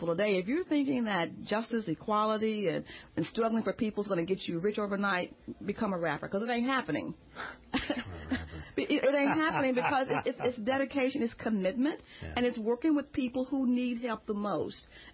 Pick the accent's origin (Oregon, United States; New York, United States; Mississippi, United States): Mississippi, United States; I grew up in Mississippi.